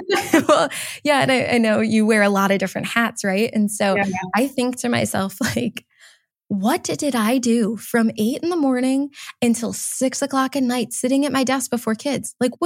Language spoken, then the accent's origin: English; Cleveland, Ohio, United States; We're both from Cleveland, Ohio. He grew up on the west side. I grew up in the east side, went to school around here